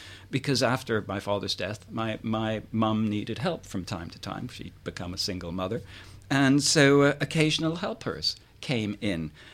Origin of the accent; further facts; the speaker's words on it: Canada; as I was growing up in Canada, this is very early on in my life, things like the department store windows were covered on a Sunday because it was not seen as proper to show that there could be trade. And certainly there were no openings on Saturday. You know, it was very white.